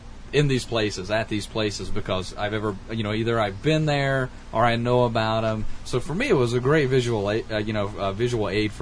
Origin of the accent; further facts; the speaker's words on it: North Carolina, United States; I'm from Haywood County. I graduated, good old Pisgah High, whole nine yards. You know, there's a lot of references to Haywood County things.